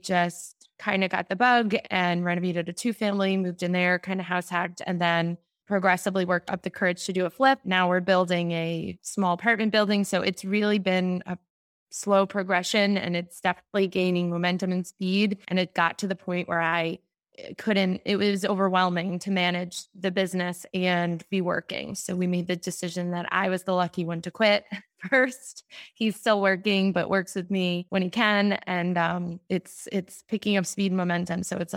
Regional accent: New Jersey, United States; I'm from North Jersey.

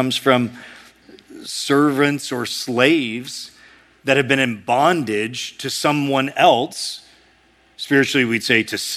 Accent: United States; But as an American, I tasted a little bit of what it would mean to be a servant to someone good.

